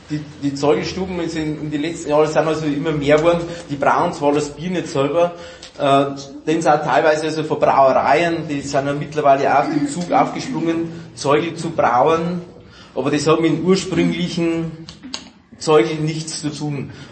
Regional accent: Bavaria, Germany; Und es ist halt bei uns in der Oberpfalz, es sind halt andere Orte nur

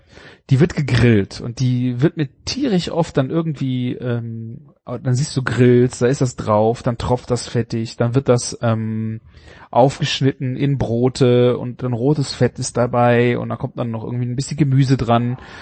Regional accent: Germany; Leerer Darm, also die Wursthülle, die wir als Deutsche, wo wir unsere Wurst reinmachen, die wird halt gewickelt um Spieße.

